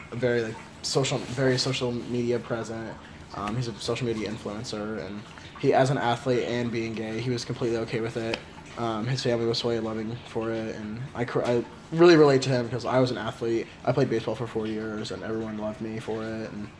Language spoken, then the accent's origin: English; Puerto Rico; Coming from a Spanish, or Latino, household, being gay and being Latino weren't too common growing up in Puerto Rico.